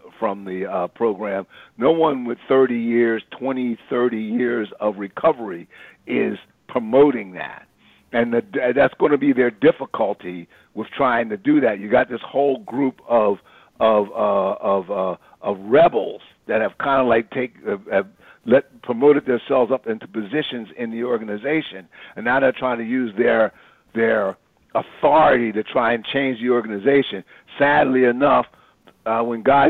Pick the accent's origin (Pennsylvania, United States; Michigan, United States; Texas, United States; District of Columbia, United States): Pennsylvania, United States; Philadelphia; I'm from Philadelphia. and when I was young, it was gang wars.